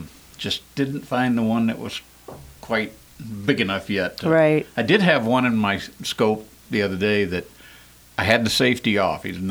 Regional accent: Texas, United States; I grew up in South Texas where you had to shoot your deer, run out, immediately field dress it, and pack it full of ice.

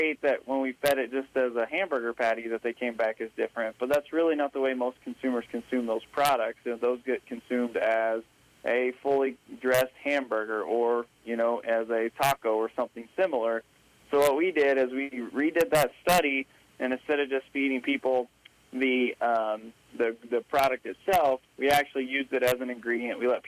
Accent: Texas, United States; I'm originally from right outside of Houston, Texas.

